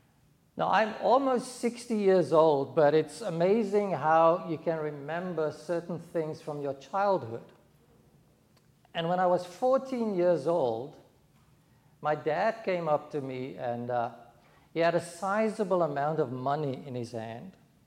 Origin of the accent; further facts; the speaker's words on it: South Africa; So when I grew up in South Africa, there were about 12 different provinces.